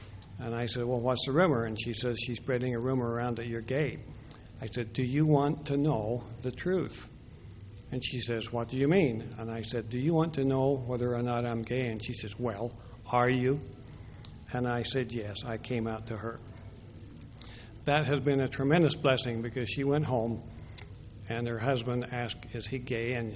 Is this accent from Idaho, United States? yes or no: yes; Sugar City, Idaho, United States; I was raised in Sugar City, Idaho, to parents that were lived about as close to Christ as any people that I can think of.